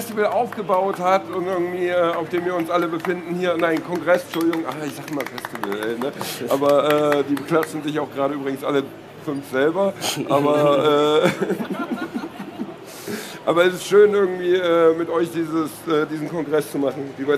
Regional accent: Hamburg, Germany; Ich komme aus Hamburg

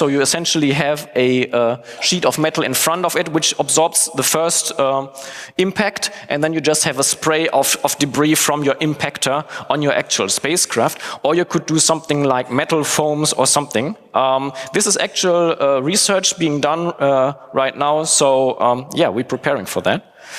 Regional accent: Bielefeld, North Rhine-Westphalia, Germany; I'm from Bielefeld.

